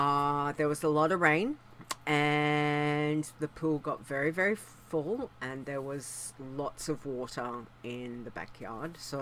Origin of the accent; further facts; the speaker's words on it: Australia; Yes, I'm Australian